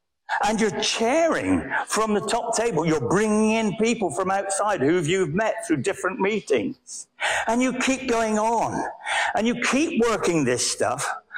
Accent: England, United Kingdom; I need a cup of tea. I'm English.

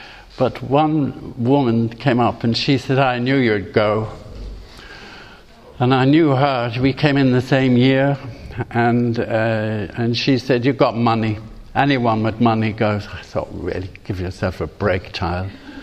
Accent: Ireland; And I felt like the Irish country bumpkin I am. I come from the Irish country.

